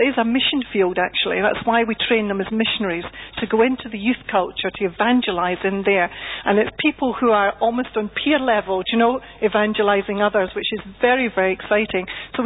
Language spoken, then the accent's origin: English; Scotland, United Kingdom; now in England; you can tell from my accent that I'm Scottish, can't you? Yes. I come from north of the border.